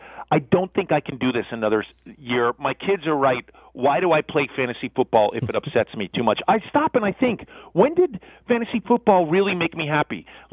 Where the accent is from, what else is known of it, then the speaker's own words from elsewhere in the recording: New York, United States; I am from New York